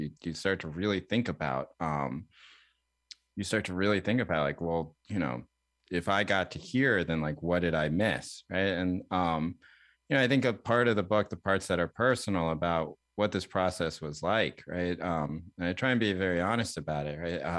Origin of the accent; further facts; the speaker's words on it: North Carolina, United States; Well, you know, I grew up in North Carolina in a time, there are many Asian people